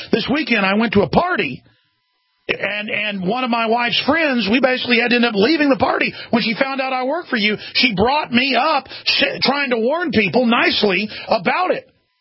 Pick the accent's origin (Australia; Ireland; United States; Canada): United States; Rockwall, Texas; they later got caught where I grew up in Rockwall.